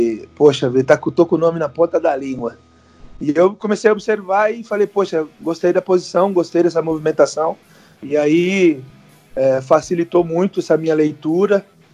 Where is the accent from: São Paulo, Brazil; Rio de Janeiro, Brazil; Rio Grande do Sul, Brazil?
São Paulo, Brazil; Bragança Paulista; porque eu sou da cidade, né? Eu sou de Bragança.